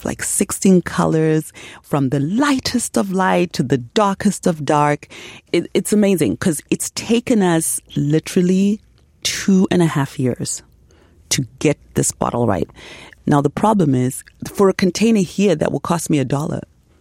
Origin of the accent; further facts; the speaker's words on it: Zimbabwe; now in United States; I'm originally from Zimbabwe.